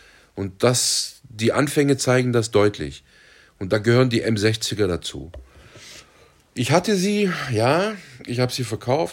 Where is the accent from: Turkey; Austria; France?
Turkey; Also ich als Türke kann nicht überall Döner essen